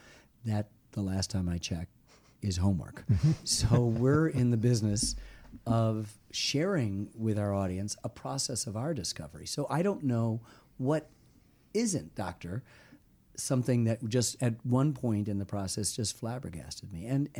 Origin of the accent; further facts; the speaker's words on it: Ann Arbor, Michigan, United States; I grew up in the Midwest too, in Michigan.